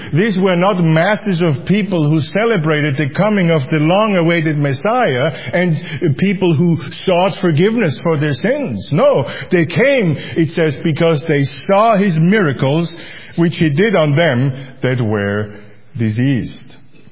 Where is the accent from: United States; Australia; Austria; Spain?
Austria; See, I'm from Austria. It was originally a very Catholic country.